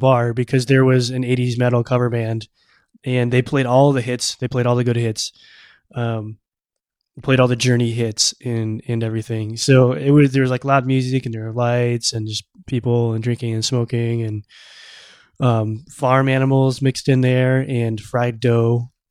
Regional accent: Minnesota, United States; So, like, I tell people I'm from Minneapolis, but I actually grew up in a smaller town near Minneapolis, and it just kind of saves the whole like, oh, I've never heard of it.

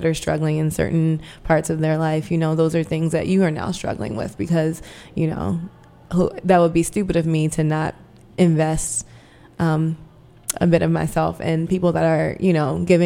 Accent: Baltimore, Maryland, United States; Baltimore, as much as I love my hometown, I didn't feel as though my career would grow beyond where it was.

